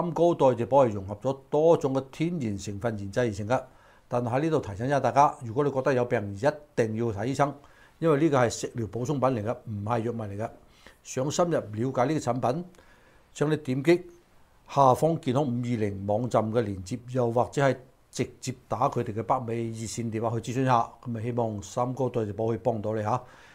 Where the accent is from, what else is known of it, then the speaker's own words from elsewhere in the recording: China; 我哋中國人只能夠係靠兩雙手咧攞咗嗰啲錢翻嚟